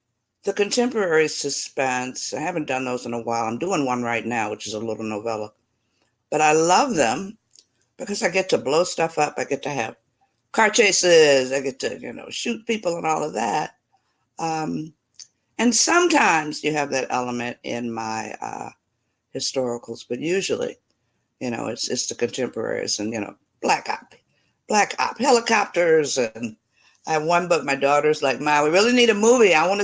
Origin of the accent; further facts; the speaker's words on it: Detroit, Michigan, United States; I'm about 45 minutes west of Detroit, which was my hometown.